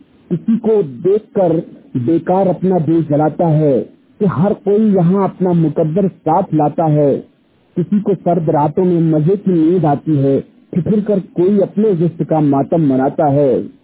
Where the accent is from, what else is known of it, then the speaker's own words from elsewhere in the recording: Majhiyar, Madhya Pradesh, India; मैं मध्य प्रदेश के रीवा डिस्ट्रिक्ट के मझियार गांव का निवासी हूं।